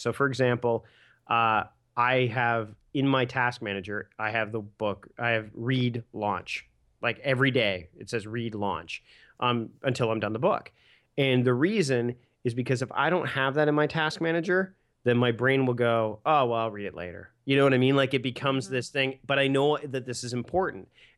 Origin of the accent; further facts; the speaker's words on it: Hamilton, Ontario, Canada; I'm from Hamilton, the Tiger Cats